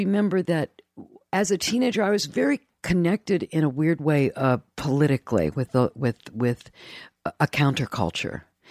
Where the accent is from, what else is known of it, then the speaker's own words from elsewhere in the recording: Columbus, Ohio, United States; as a kid growing up in Columbus, Ohio.